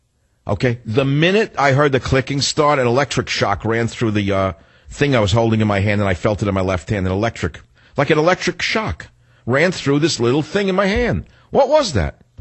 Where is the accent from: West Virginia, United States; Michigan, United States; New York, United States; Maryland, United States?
New York, United States; accent: New York; I almost sounded like I was from New York for a minute. I better be careful. I meant to say summer. No, I reverted back to my New York accent.